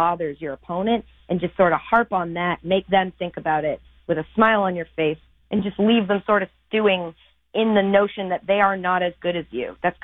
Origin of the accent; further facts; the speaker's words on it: Northeast, United States; because I was raised in the Northeast.